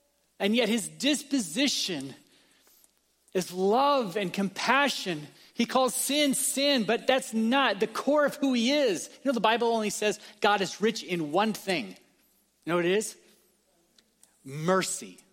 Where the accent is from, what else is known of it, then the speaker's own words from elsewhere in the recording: Ohio, United States; Me growing up in Ohio, I've never seen something like this.